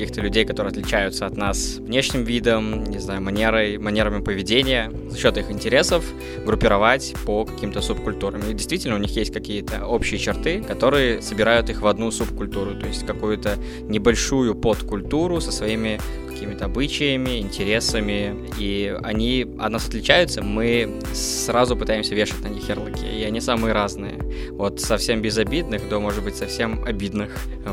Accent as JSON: {"language": "Russian", "region": "Dushanbe", "country": "Tajikistan", "said": "я журналист и редактор из города Душанбе."}